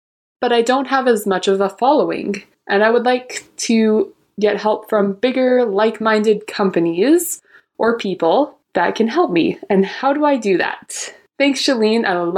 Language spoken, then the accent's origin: English; Alberta, Canada; I'm 20 years old and I'm from Alberta, Canada.